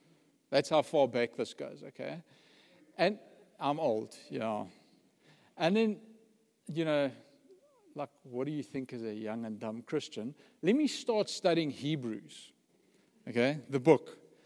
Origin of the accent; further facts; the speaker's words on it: Johannesburg, Gauteng, South Africa; You know, we're from Joburg, you have to get a walk on the beach.